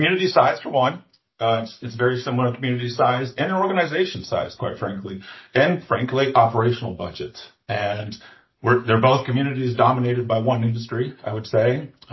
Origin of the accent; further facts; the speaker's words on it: Fairbanks, Alaska, United States; I was born and raised in Fairbanks. Except for my college years, I've spent my life living and working in Alaska communities.